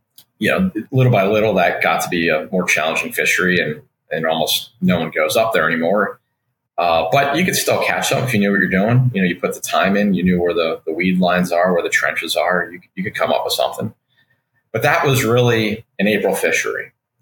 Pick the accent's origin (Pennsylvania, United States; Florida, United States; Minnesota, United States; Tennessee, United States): Pennsylvania, United States; I moved down from Pennsylvania and we didn't have anything like rockfish up there.